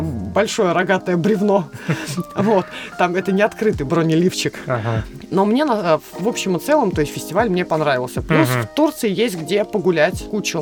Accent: Russia; Я единственный участник из России.

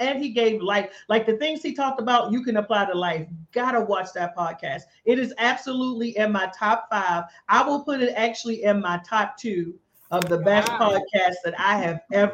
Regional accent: Maryland, United States; Woo, crabs, girl. I'm from Maryland. What are we talking about?

